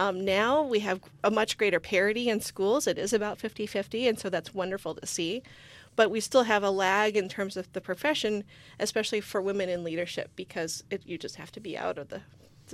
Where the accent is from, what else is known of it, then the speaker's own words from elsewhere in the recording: Michigan, United States; I grew up in Southeast Michigan, so it's something I'm keenly aware of.